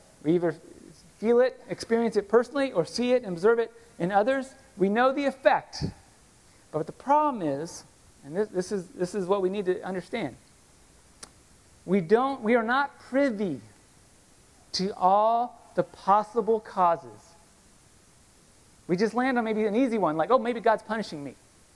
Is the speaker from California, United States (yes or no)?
yes; Los Angeles, California, United States; I grew up in Los Angeles, and every New Year's Eve and 4th of July, there'd be these public service announcements coming on the radio and the TV